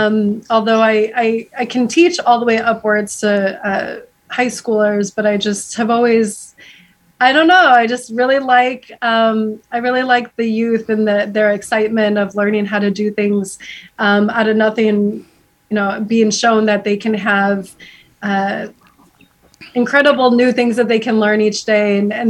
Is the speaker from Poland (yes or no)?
no; Dyer, Indiana, United States; I was born and raised in Dyer, went to Lake Central High School. I was born as a twin into the world